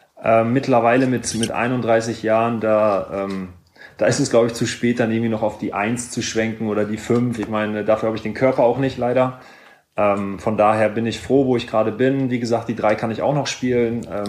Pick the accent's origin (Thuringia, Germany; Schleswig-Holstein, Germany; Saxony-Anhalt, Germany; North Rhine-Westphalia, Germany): North Rhine-Westphalia, Germany; Ibbenbüren; mein Vater früher, der hat auch beim TV Ibbenbüren, wo ich aufgewachsen bin, hat er gespielt.